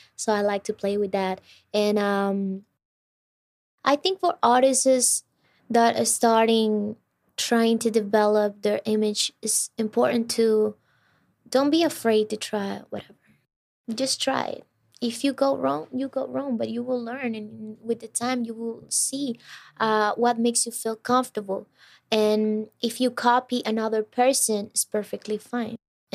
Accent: Cuenca, Azuay, Ecuador; I'm from Cuenca.

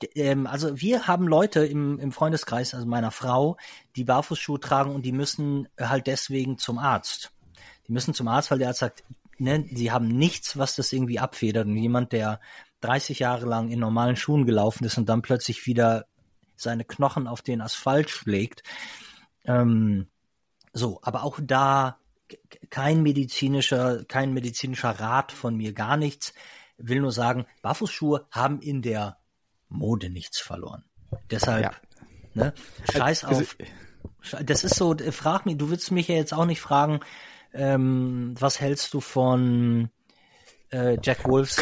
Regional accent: North Rhine-Westphalia, Germany; now in Hamburg, Germany; Also wir tragen in Hamburg keine Trachten und wir tragen auch am Niederrhein, da wo ich herkomme, auch keine Trachten.

